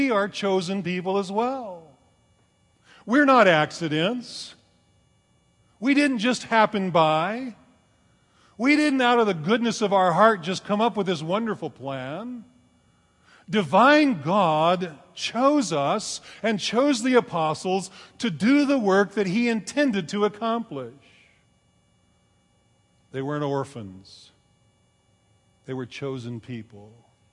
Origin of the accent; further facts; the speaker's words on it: California, United States; I grew up in the California desert, and there was all kinds of electric storms